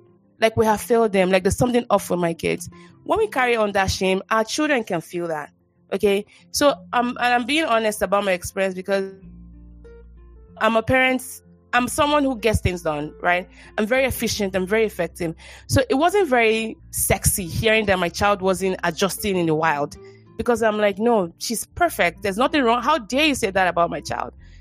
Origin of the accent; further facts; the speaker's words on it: Nigeria; Like, you know, as a Nigerian mom, you're like, please don't go embarrass your family in school.